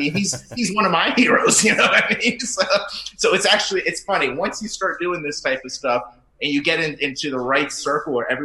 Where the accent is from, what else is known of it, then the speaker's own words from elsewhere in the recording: Arizona, United States; Because I told them I was from Arizona.